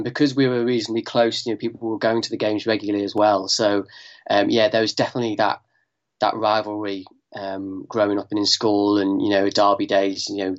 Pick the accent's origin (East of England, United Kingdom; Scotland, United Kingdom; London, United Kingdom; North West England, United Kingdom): North West England, United Kingdom; Ormskirk; No, I grew up not too far. It's a place called Ormskirk, which is just north of Liverpool in West Lancashire.